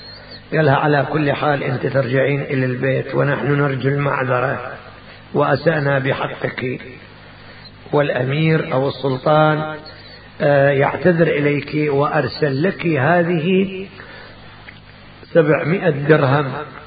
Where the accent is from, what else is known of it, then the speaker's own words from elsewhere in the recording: Kufa, Najaf Governorate, Iraq; والكوفة نعم بلدتنا نحبها.